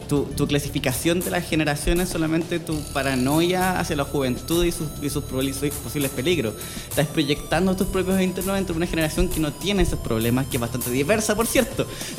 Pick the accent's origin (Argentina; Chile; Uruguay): Chile; Talca, Maule; Soy de Talca, mi infancia está en esa